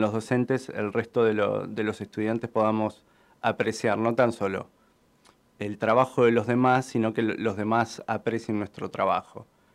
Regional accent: Avellaneda, Buenos Aires Province, Argentina; yo soy de Avellaneda, entonces dije, hermoso tener la oportunidad de tener, en este caso, una tecnicatura para una futura, muy futura licenciatura, poder estudiar en mi ciudad

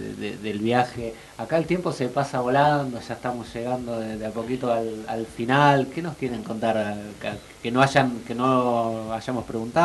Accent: Lanús, Buenos Aires Province, Argentina; Yo soy de Lanús, pero mi viejo nos llevaba, de Lanús nos traía al Piave

